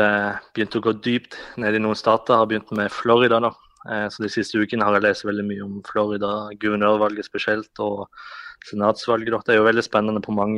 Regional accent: Flekkefjord, Agder, Norway; kommer jeg fra Sørlandet, fra Flekkefjord da. I nærheten der er det mange som utvandrer til USA, og besteforeldrene mine blant annet utvandrer til New York, og faren min er født der, så jeg har på en måte en ekstra connection

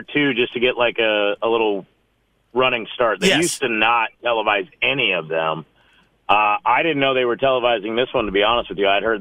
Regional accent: Las Vegas, Nevada, United States; the football team I grew up watching in Vegas

